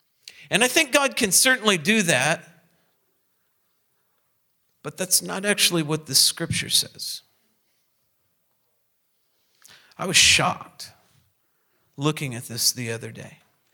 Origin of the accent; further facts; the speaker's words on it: Indiana, United States; And I'm from Indiana, I know what flat looks like.